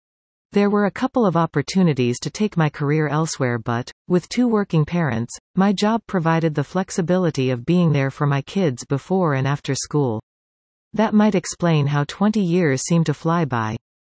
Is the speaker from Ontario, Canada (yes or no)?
no; Surrey, British Columbia, Canada; As a kid growing up on the Surrey, North Delta border, Sawa Sen and Ladner were completely foreign to me.